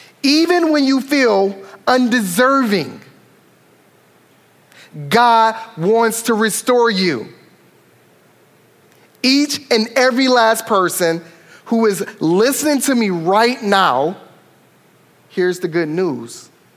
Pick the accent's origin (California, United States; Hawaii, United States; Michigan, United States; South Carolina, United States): Michigan, United States; Detroit; So I grew up in Detroit.